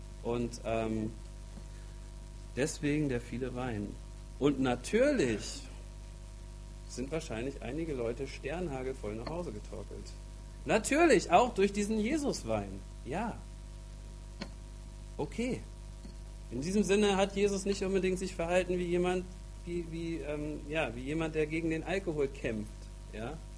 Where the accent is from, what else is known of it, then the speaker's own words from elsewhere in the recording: Germany; Wir als Westler, wir als Deutsche, wir leben in der Fülle.